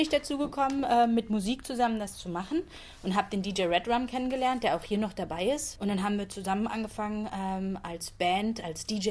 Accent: Munich, Bavaria, Germany; Ich bin in München geboren und dort auch aufgewachsen.

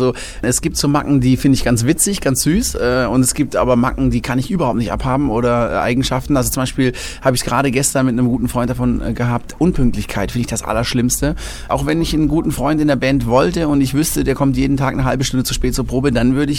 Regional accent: Krenkingen, Baden-Württemberg, Germany; Also ich bin ja in Krenking aufgewachsen, in einem ganz kleinen Örtchen mitten im Schwarzwald.

